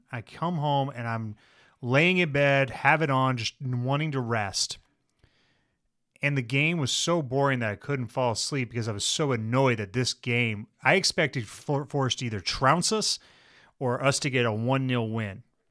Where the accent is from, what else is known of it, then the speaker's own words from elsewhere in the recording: Netherlands; I was raised in the Netherlands.